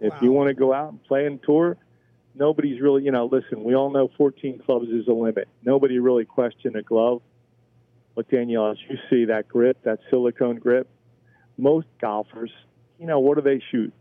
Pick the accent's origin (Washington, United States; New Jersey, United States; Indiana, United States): New Jersey, United States; I was born and raised in New Jersey.